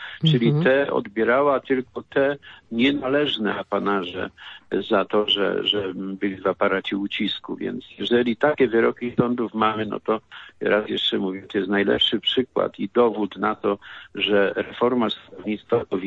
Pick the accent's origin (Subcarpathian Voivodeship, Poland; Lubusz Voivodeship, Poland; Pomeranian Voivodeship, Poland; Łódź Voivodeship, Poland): Subcarpathian Voivodeship, Poland; pochodzę z Podkarpacia.